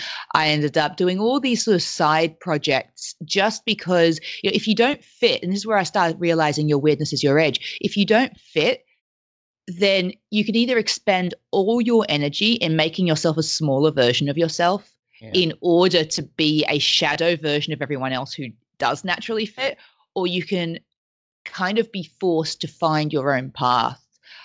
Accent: Australia; first language French; English is a second language; I grew up in Australia. My mother was Mauritian, French Mauritian. Met my dad in South Africa. My dad was British. They had me in Australia and I grew up speaking French.

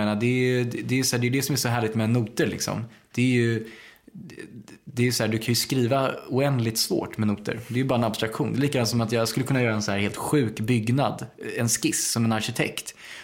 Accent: Bromma, Stockholm County, Sweden; en granne där jag växte upp i Bromma

